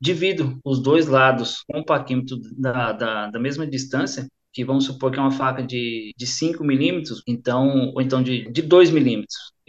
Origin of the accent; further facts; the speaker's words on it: São Paulo, Brazil; now in Santa Bárbara, Brazil; que eu sou natural de São Paulo, e aí faz 6 anos que eu moro aqui em Santa Bárbara, né?